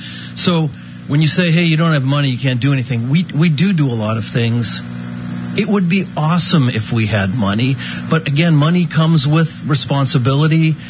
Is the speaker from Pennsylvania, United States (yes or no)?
yes; Pittsburgh, Pennsylvania, United States; also born or lived in New Jersey; Well, I started in Pittsburgh, Pennsylvania